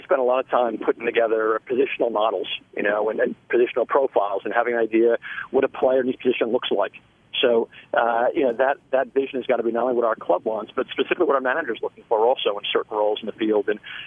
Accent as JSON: {"language": "English", "region": "New York", "country": "United States", "tie": "born or raised there", "lives_now": "Nashville, United States", "said": "And, you know, growing up in New York, I would say, you know, Broadway downtown in Nashville is it's like Times Square in New York."}